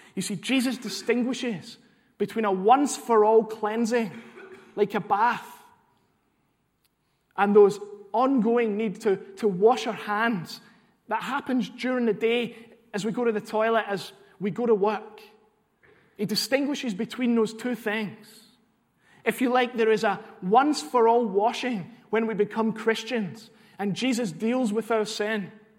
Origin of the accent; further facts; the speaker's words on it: Glasgow, Scotland, United Kingdom; Growing up in Glasgow, I played football a lot.